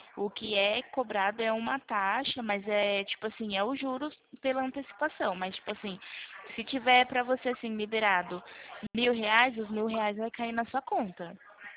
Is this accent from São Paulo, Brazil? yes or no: yes; Limeira, São Paulo, Brazil; eu sou de Limeira.